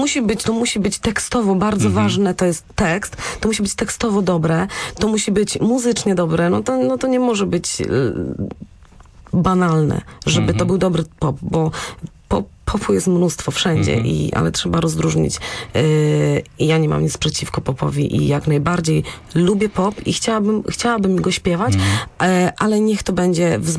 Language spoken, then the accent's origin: Polish; Lubin, Lower Silesian Voivodeship, Poland; Moim rodzinnym miastem jest Lubin, koło Wrocławia. Tak. I właśnie może dlatego, że pochodzę z takiego niewielkiego miasta